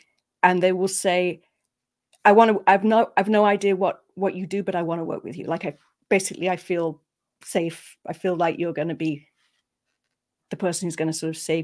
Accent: East Midlands, United Kingdom; I'm from the UK. I'm from Sherwood Forest.

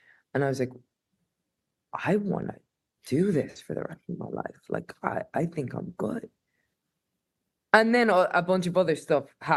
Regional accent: Ireland; I think there's that thing of like being Irish and, you know, feeling that oppression, you know, we still have that chip on our shoulder from the British

